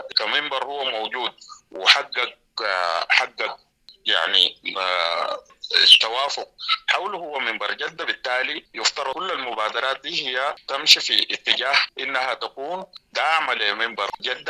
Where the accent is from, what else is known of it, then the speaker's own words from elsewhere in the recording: Sudan; نحن سودانيين